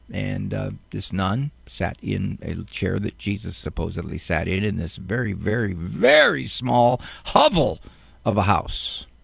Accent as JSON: {"language": "English", "town": "Canton", "region": "Ohio", "country": "United States", "tie": "born or raised there", "said": "Very familiar with the area. I grew up in Canton."}